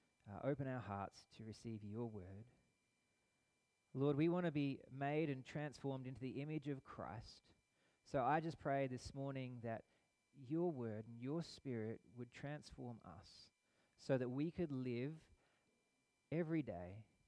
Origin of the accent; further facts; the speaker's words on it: Perth, Western Australia, Australia; also born or lived in Sydney; If you don't know much about me or anything about me, I was born in Western Australia to two English migrant parents. So I'm a first-generation Aussie. I've spent most of my life in Perth